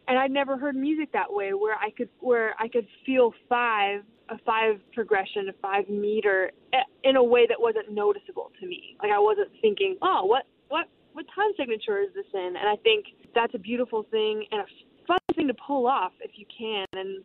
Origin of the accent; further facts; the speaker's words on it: Orange County, California, United States; now in Los Angeles, United States; I moved from Orange County, where I was born and raised, and to Los Angeles.